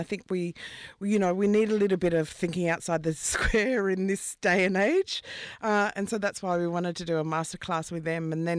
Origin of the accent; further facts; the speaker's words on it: Australia; also born or lived in Canada; And so I thought it's probably better to come back to my own country and do the work.